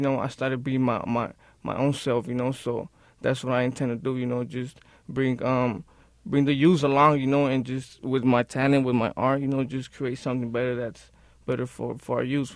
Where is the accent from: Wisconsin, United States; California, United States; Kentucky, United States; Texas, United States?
California, United States; Pacoima; I grew up in Pacoima, right there. I moved a couple times, but I'm staying right now right there in the San Fernando Gardens in Pacoima.